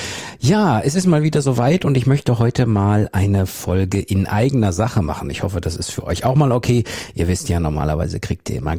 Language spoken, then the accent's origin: German; North Rhine-Westphalia, Germany; der Kreis Soest, das ist mein Heimatort sozusagen